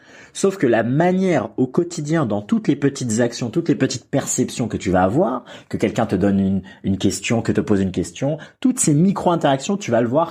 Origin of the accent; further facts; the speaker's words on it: France; moved away; Moi, dès que je suis parti de la France, j'ai compris qu'en fait, on avait des débats de merguez